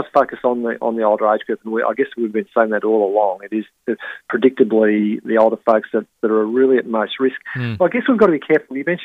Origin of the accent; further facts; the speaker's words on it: Victoria, Australia; I grew up in Victoria, so it was freezing every time.